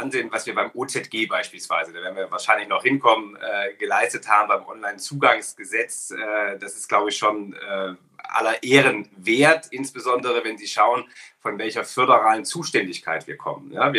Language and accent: German; Ilmenau, Thuringia, Germany; Aber allein in meiner Heimatstadt in Ilmenau, eine kleine Stadt in Thüringen